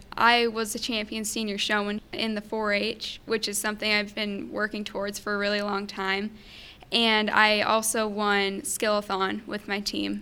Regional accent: Panora, Iowa, United States; I'm a junior here at Panorama. I'm from Panora, and I'm in the Wichita Wildcats 4-H club.

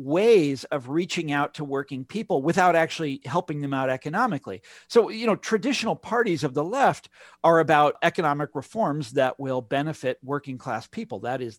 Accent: Kansas, United States; But, you know, I'm from Kansas and the first time I heard the word used that way, I was just like, now, wait a second, that's not populism.

